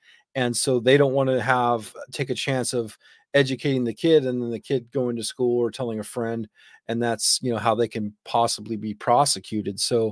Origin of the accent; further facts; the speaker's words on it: Oregon, United States; And I'm very blessed to where I grew up in Oregon.